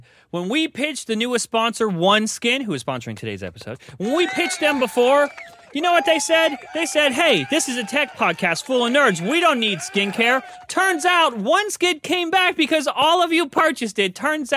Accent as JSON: {"language": "English", "country": "United States", "said": "I definitely wouldn't have done that because I'm American and stupid."}